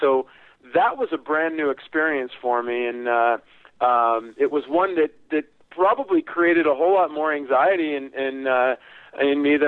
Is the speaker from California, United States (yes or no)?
yes; California, United States; I was raised in California, but I've always had a very, very fond feeling of the entire country of Canada.